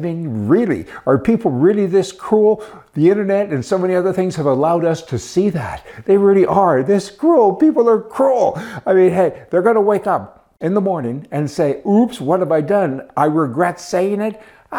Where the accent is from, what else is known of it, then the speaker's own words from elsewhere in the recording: Canada; As a Canadian, I disagree with the tears other Canadians are shedding